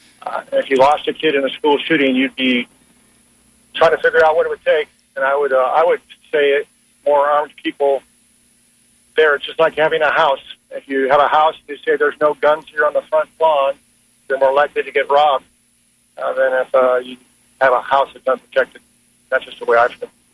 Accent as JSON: {"language": "English", "region": "California", "country": "United States", "tie": "born or raised there", "said": "I grew up in California, and I carry my gun everywhere I go"}